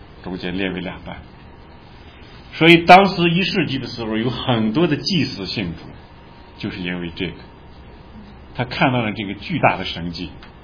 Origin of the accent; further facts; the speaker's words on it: China; 我们中国人好多经过文化大革命，文化斗争的时候，脖子上插个牌子，对吧？